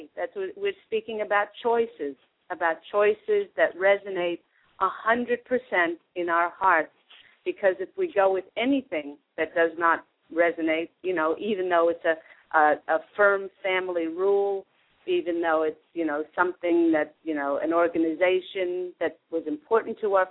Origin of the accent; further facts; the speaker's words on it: Australia; moved away as an adult; My husband and I moved here from Australia 4 years ago